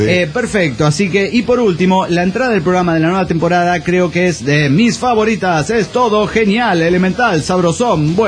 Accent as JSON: {"language": "Spanish", "town": "Atizapán de Zaragoza", "region": "State of Mexico", "country": "Mexico", "said": "Soy de Atizapán, de Zaragoza, en el Estado de México."}